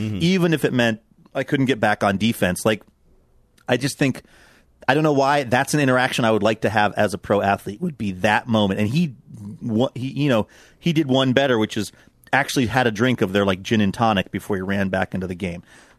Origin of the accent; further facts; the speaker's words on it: Philadelphia, Pennsylvania, United States; I know I come from Philly people